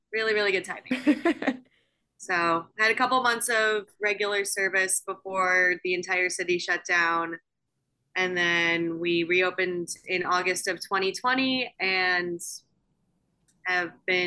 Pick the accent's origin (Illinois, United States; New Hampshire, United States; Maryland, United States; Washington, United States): Illinois, United States; Chicago; Yeah, so I am born and raised in the city of Chicago. I grew up on the Northwest side, but I went to high school down by UIC. So I've been up and down and around this town for a long time.